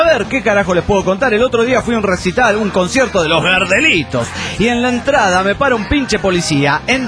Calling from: Coronel Suárez, Buenos Aires Province, Argentina; de Coronel Suárez, Argentina.

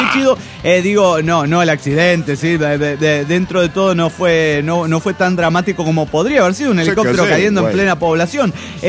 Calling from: State of Mexico, Mexico; del Estado de México.

